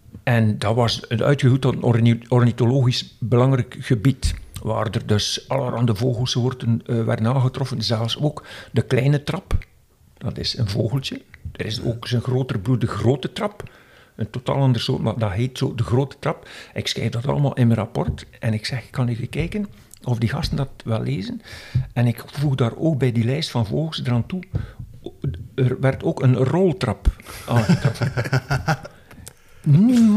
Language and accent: Dutch; Wevelgem, Flanders, Belgium; ik ben afkomstig van Wevergem